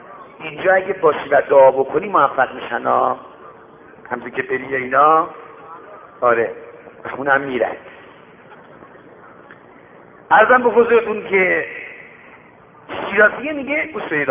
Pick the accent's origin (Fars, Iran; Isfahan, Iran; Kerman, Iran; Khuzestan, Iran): Fars, Iran; Shiraz; گفت شما اهل کجا هستی؟ گفتم شیراز.